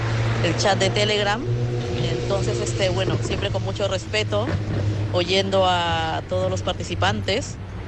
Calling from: Madrid, Community of Madrid, Spain; de Madrid.

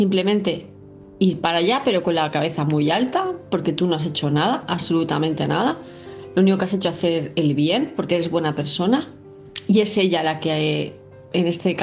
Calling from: Palma, Balearic Islands, Spain; de Palma de Mallorca

